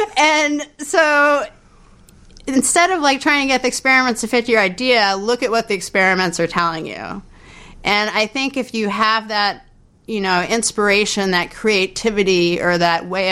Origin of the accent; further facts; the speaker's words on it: San Francisco, California, United States; growing up in San Francisco, I was exposed to art and science.